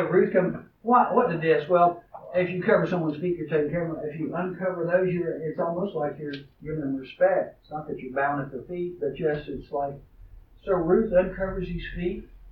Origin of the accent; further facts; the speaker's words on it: Giles, United States; When I grew up in Giles, people would come down there and they'd pick apples up at Hope's Farm.